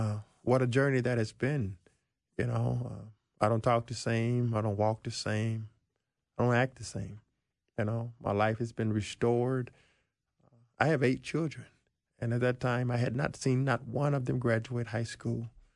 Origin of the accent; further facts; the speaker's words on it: Arkansas, United States; I grew up in Arkansas, you know, so we rode horses early.